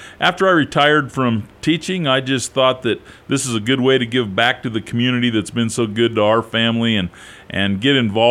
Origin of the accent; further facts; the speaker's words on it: Cody, Wyoming, United States; now in Sheridan, United States; And so we've lived in Sheridan for 25 years. Lived in Wyoming my entire life. I was born and raised in Cody and went to school at both Northwest College and the University of Wyoming.